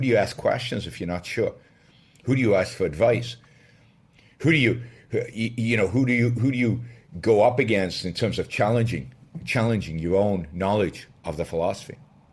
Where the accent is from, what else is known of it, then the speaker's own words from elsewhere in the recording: Israel; I was from Israel